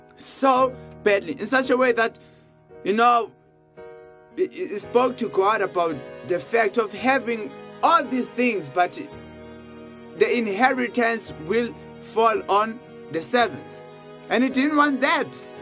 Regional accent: Eastern Cape, South Africa; You know, I grew up in Eastern Cape, and maybe you don't know, you have never heard, you just know Eastern, and you know the term Cape, but you don't have any idea about Eastern Cape.

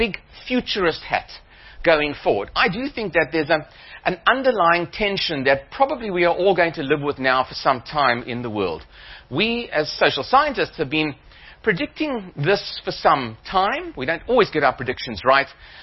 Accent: South Africa; As a South African, when I hear, that an economy is dipping down to 6.2% growth, I do have a sort of a wry smile on my face

